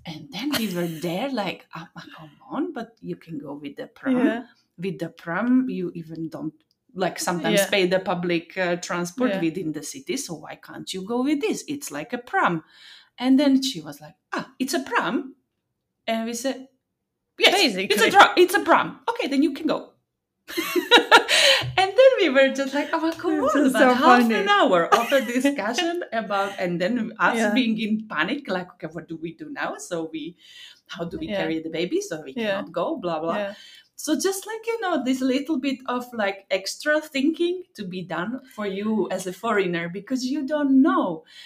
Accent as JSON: {"language": "English", "country": "Slovakia", "said": "They speak Slovak because I'm from Slovakia"}